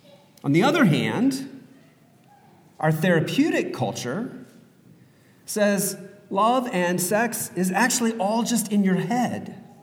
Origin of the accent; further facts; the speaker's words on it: Portland, Oregon, United States; I would tell people that I was from Portland, and there's this look that comes on people's faces when you tell them that you're from Portland